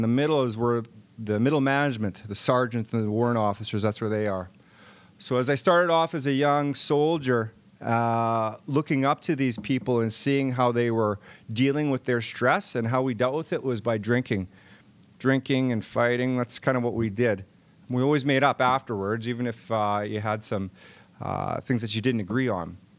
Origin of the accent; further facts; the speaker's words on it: Brandon, Manitoba, Canada; When I was a kid growing up in Brandon, Shiloh is an Army base just down the road from Brandon.